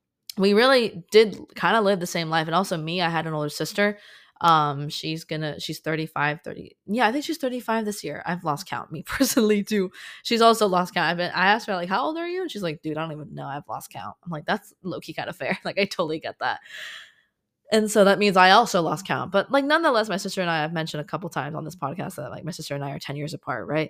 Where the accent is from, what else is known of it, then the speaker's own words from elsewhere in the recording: Miami, Florida, United States; also born or lived in Boca Raton; now in Los Angeles, United States; I was born in LA. I grew up in Miami and / Boca. Or the Fort Lauderdale area, if you will. And I ended up having my adulthood all in LA.